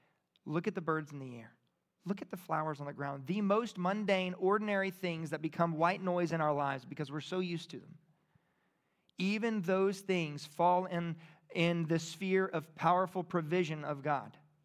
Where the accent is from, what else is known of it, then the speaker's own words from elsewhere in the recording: New Iberia, Louisiana, United States; I grew up in New Iberia, but I grew up with Seth.